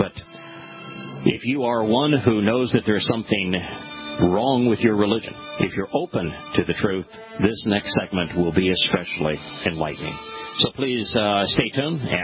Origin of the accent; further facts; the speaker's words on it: United States; You know, I'm an American.